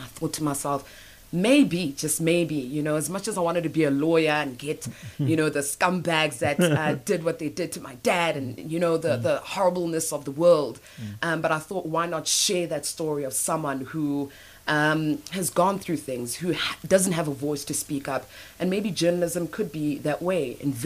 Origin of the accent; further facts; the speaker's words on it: Hazyview, Mpumalanga, South Africa; young girl, 30 years old from Mpumalanga, born in a place called Sabi, raised in Hazyview.